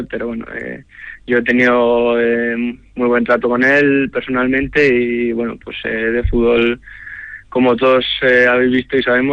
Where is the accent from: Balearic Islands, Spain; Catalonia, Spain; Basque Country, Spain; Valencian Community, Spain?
Basque Country, Spain; Vitoria-Gasteiz; soy de Vitoria, soy alavesista y bueno, siempre lo he sido